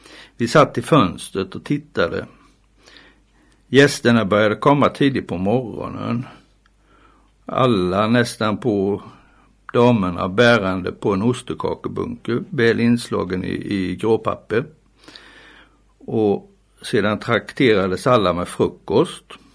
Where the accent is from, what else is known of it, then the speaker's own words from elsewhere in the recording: Tenhult, Jönköping County, Sweden; Jag är uppvuxen i Tenhult på andra sidan av Jönköping.